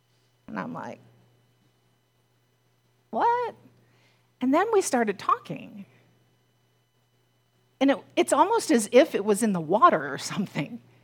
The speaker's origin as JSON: {"language": "English", "town": "Cleveland", "region": "Ohio", "country": "United States", "tie": "born or raised there", "said": "I grew up outside of Cleveland, and there was a major division between Cleveland and the suburbs, as there is in many cities."}